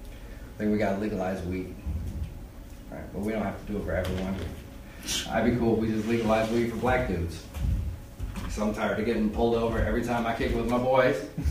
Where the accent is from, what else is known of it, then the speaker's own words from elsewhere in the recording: Colorado, United States; I'm originally from Colorado, and the first thing I noticed when I got here is you guys put a lot of extra S's at the end of words.